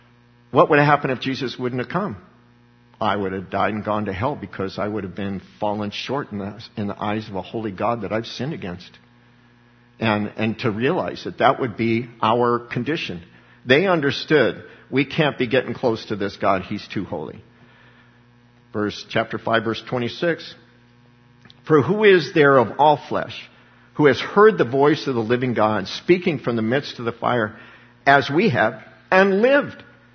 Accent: Littleton, Colorado, United States; because I grew up in Littleton.

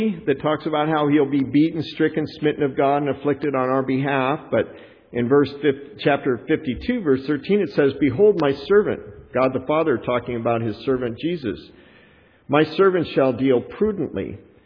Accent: Fort Worth, Texas, United States; born there; because I was born in Fort Worth

